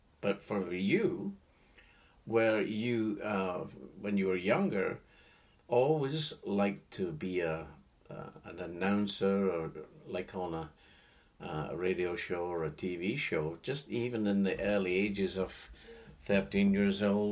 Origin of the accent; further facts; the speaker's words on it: Scotland, United Kingdom; because I'm Scottish, I felt that it had a little bit of...